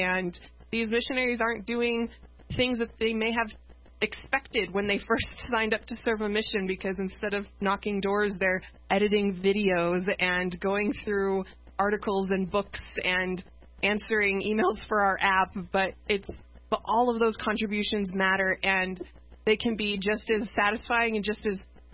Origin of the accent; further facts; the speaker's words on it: Connecticut, United States; And I grew up in Connecticut, and we did the same thing, but it certainly wasn't similar to the pioneers' experience at all